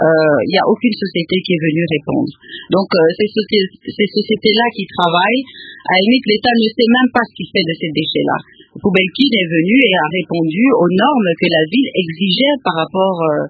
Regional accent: DR Congo; en tant que Congolais

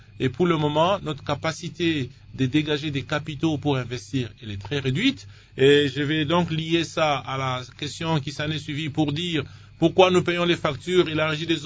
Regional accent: Lubumbashi, Haut-Katanga, DR Congo; Moi-même, j'ai grandi à Lubumbashi, je connais très bien la ville de Lubumbashi.

